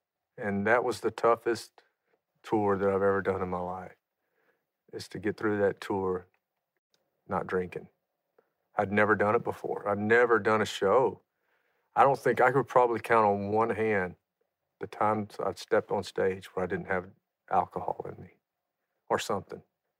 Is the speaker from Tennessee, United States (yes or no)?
no; Louisiana, United States; I grew up in Louisiana, and we used to drink Miller ponies sitting on a tailgate around a bonfire.